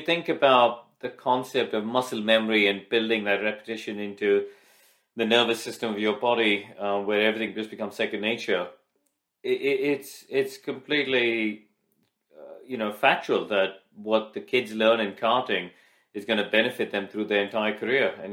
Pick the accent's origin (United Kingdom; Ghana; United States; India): India; I grew up, I was born and raised in India. We had no kart tracks at the time.